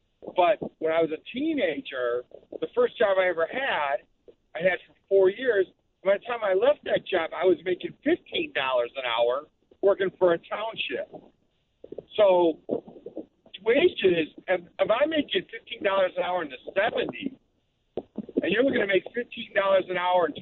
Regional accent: Chicago, Illinois, United States; also born or lived in Libertyville; Okay, and I grew up in Chicago, and then out in Libertyville.

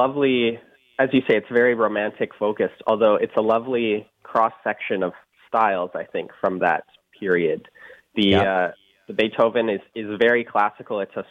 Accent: Salmon Arm, British Columbia, Canada; opted to return to my home province for my master's degree.

